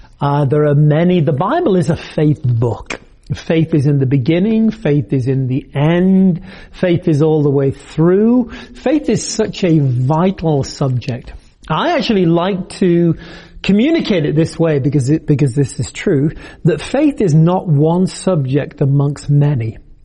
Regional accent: United Kingdom; now in Massachusetts, United States; I am British. I'm actually French now, and I'm also an American citizen. Live here in the state of grace, no, the state of Massachusetts

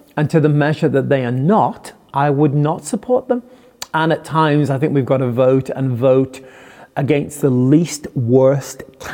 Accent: Liverpool, North West England, United Kingdom; born there; You know, I was born in Liverpool

